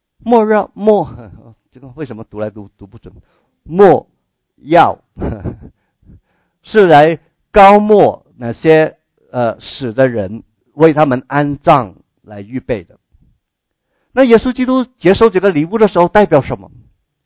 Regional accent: Guangdong, China; 如果人家生日我们广东人说

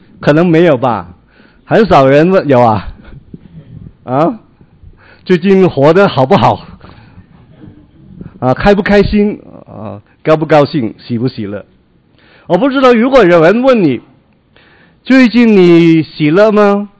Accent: Hong Kong; 我是出生在香港，在香港长大啊，我们是广东人啊。

